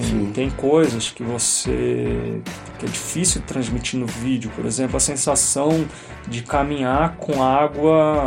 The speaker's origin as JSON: {"language": "Portuguese", "town": "Santos", "region": "São Paulo", "country": "Brazil", "said": "Eu sou do litoral de São Paulo, sou da cidade de Santos."}